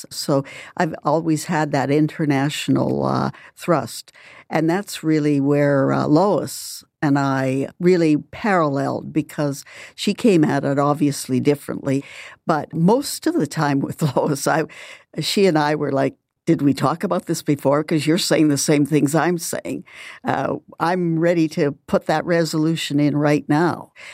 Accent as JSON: {"language": "English", "region": "Saskatchewan", "country": "Canada", "said": "I'm from Saskatchewan."}